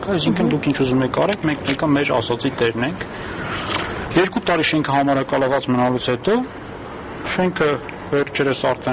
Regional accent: Yerevan, Armenia; ես ծնվել եմ Երևանում, ապրել եմ ես քաղաքում, իմ ամենալավ տարիները անցել են ես քաղաքում

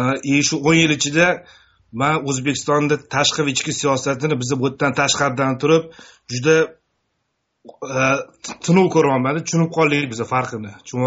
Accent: Tashkent, Uzbekistan; Mana bu Toshkentda o'sganman, bu narsa normal.

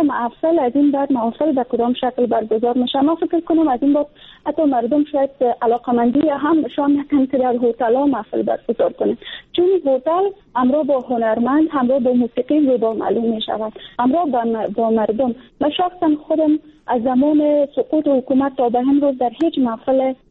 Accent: Afghanistan; در فامیلای افغانی سنتی ما و شما، کم ما و شما در همون قسم خانواده ها بزرگ شدیم

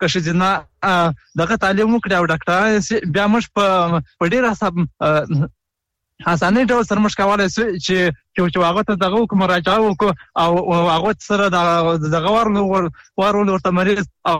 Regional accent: Helmand, Afghanistan; د هلمند ولایت نه.

